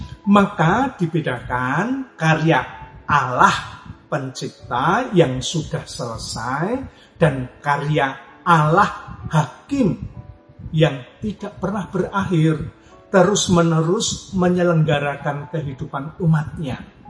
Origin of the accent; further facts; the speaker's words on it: Yogyakarta, Special Region of Yogyakarta, Indonesia; Kampung saya itu di tepi salah satu sirip Jalan Malioboro di Jogja.